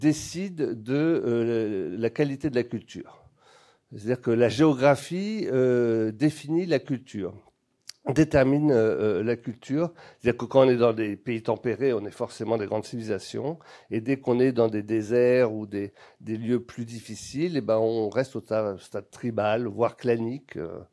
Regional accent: Brittany, France; Puis moi, je suis breton, donc j'écoute toujours les conseils.

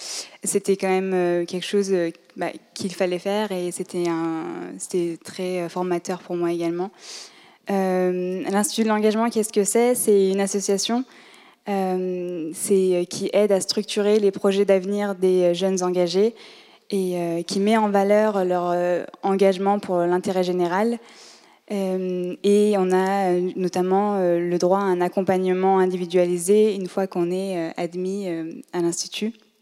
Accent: Lyon, Auvergne-Rhône-Alpes, France; now in Poitiers, France; moi, je suis lyonnaise de base, je suis arrivée à Poitiers pour le travail, je travaille à l'université de Poitiers.

